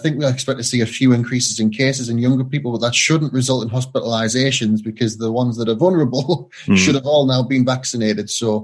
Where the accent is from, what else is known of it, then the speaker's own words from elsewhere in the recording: North East England, United Kingdom; I probably shouldn't admit that as a Geordie, should I?